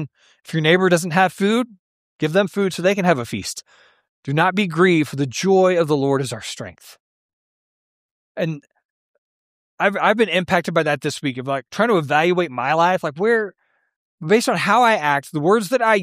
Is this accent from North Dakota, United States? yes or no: no; Texas, United States; Growing up in West Texas, if you see a tree, somebody wanted that tree there. Trees don't just happen in West Texas.